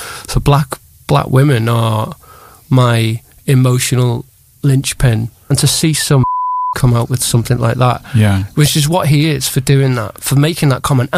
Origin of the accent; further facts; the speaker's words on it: Liverpool, North West England, United Kingdom; because I'm neither Irish, even though I'm Scouse, nor black.